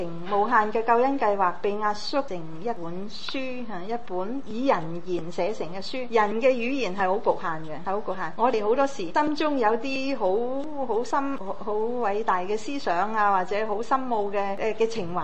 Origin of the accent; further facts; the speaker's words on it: China; 咁我哋中国人咧有好多书吓